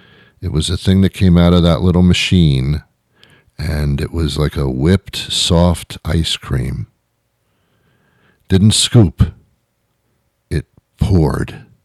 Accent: New Jersey, United States; also born or lived in New York; now in Boston, United States; I live in the Boston area, but it's not where I'm from. No, no, no, no, no, no, no. I am from the New York, New Jersey, greater metropolitan area. It's a mouthful, but that's where I'm from. I'm a New York boy. Grew up in New Jersey to a certain extent.

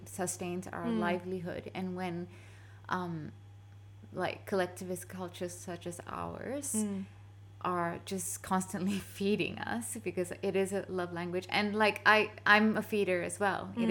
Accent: Singapore; also born or lived in Middle East; I'm from Singapore, which is Southeast Asia. I grew up around a lot of Chinese people. My best friend was Chinese. I'm Indian, and I'm, you know, was born Muslim as well. And then I went to the Middle East. I'm not Arab

